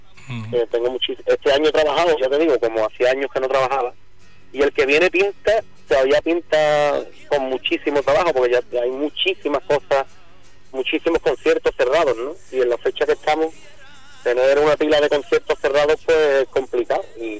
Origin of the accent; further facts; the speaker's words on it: Huelva, Andalusia, Spain; invitar a toda Huelva, porque a mí me encantaría que, estando en mi tierra, pues estuviera el teatro a reventar